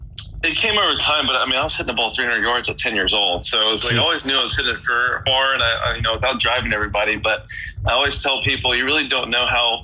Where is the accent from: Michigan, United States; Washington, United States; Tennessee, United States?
Tennessee, United States; Memphis; I was from I grew up in Memphis, Tennessee. I got back to Colonial Country Club in Memphis